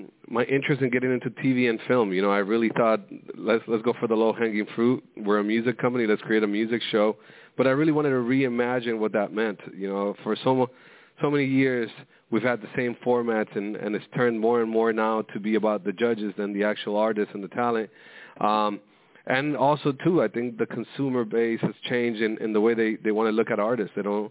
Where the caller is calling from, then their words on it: Miami, Florida, United States; Miami, Florida, which today finally seems to be sunny.